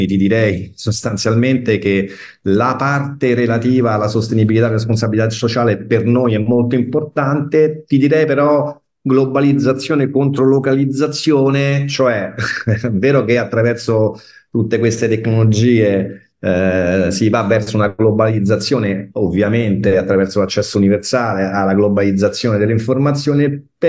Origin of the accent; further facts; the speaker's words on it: Rome, Lazio, Italy; born there; Ti sto rispondendo da Roma in questo momento e sono romano, diciamo, di nascita.